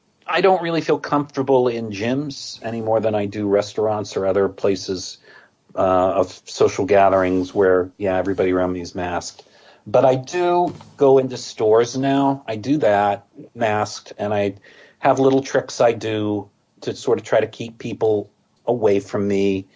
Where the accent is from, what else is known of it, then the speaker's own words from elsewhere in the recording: United States; I'm that American that knows mostly the confines of the 50 states.